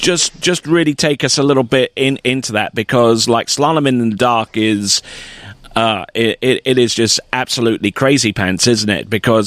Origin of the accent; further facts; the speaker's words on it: United Kingdom; You know, I'm a British to the core.